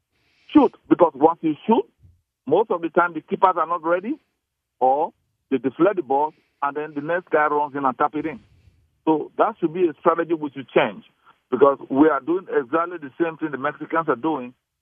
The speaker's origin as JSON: {"language": "English", "country": "Nigeria", "said": "because I'm originally from Nigeria"}